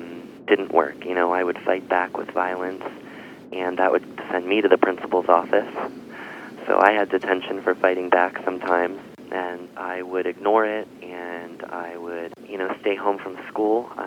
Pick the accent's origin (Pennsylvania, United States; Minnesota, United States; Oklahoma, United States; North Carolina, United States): Pennsylvania, United States; I grew up in Snyder County, Pennsylvania. And I went to West Snyder High School.